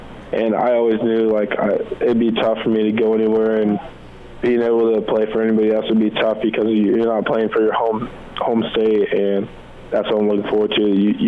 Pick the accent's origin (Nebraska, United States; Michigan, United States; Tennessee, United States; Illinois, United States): Nebraska, United States; I would hate to go somewhere and regret not playing for my home state and just missing that.